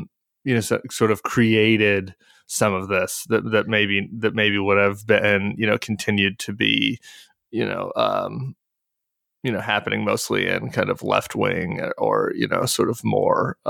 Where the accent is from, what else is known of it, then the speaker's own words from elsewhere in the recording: Denver, Colorado, United States; I think about that growing up in Denver is, you know, like I'm born in 81, right?